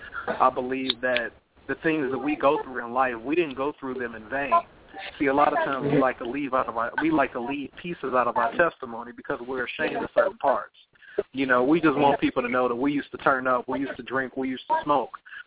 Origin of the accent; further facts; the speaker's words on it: Chicago, Illinois, United States; now in East Chicago, United States; You know, I'm from Chicago, but I live in East Chicago now.